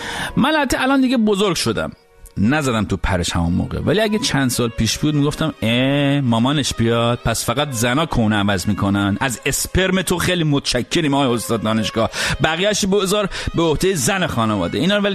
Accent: Iran; برای ما مردای ایرانی، برای ما مردایی که در جامعه مرد سالار بزرگ شدیم

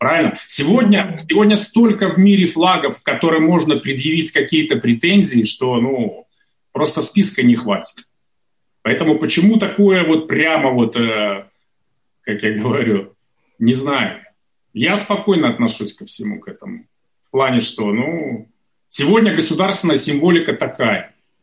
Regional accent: Belarus; я хочу, чтобы и сам я, и все белорусы, чтобы мы не теряли свое мужество

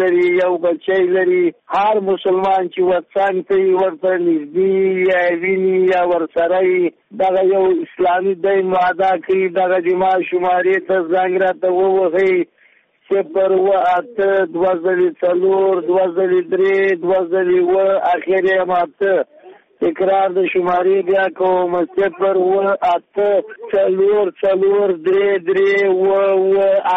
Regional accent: Mazar-i-Sharif, Balkh, Afghanistan; د مزار شریف نه.

